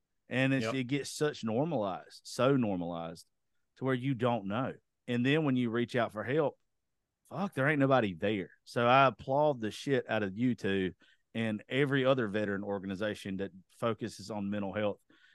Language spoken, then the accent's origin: English; Georgia, United States; especially where I'm from, I grew up in Georgia.